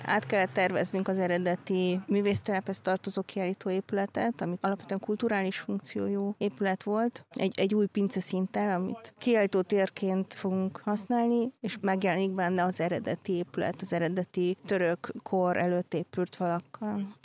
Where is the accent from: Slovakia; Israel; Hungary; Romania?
Hungary; Szolnok, Jász-Nagykun-Szolnok; ráadásul szolnokiként egyszerűen, tehát szívünk, lelkünk benne van ebben az épületben